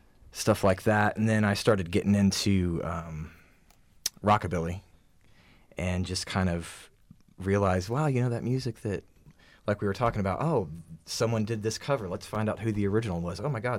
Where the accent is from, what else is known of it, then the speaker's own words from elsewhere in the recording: Houston, Texas, United States; I grew up in Houston, Texas.